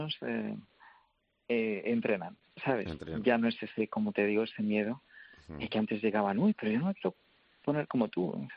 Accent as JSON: {"language": "Spanish", "country": "Spain", "said": "Soy la primera española, como muy bien habéis dicho, en toda la historia"}